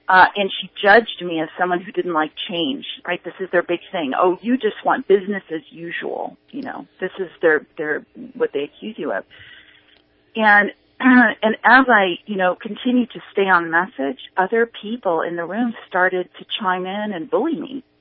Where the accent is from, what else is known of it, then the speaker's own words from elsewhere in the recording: California, United States; Well, I'm from Southern California, so I'm.